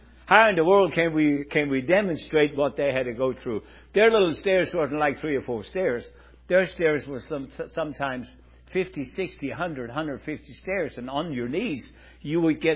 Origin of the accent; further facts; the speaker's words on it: Freiburg, Baden-Württemberg, Germany; close to my hometown, Freiburg, Germany